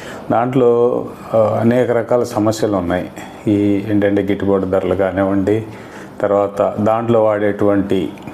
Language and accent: Telugu; Kunchanapalli, Andhra Pradesh, India; మాది కుంచనపల్లి గ్రామం, తాడేపల్లి మండలం, గుంటూరు జిల్లా.